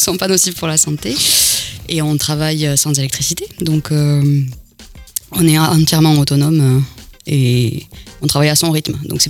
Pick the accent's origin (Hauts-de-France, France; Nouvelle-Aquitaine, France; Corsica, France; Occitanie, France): Occitanie, France; Non, je suis originaire de l'Aude à la base.